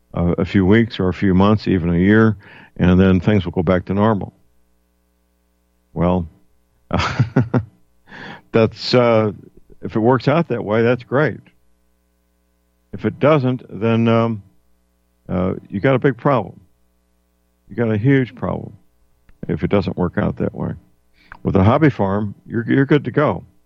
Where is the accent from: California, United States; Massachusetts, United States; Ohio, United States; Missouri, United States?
Missouri, United States; St. Louis; I'm a two-hour drive from things I visit in St. Louis, my hometown, and it's a reasonable drive.